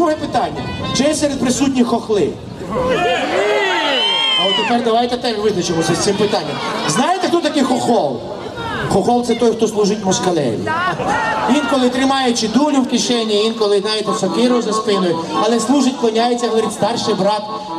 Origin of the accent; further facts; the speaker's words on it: Stryi, Lviv Oblast, Ukraine; Я служив в радянській армії. Мене загребли з мого рідного Стрия і забрали до групи радянських військ Німеччини.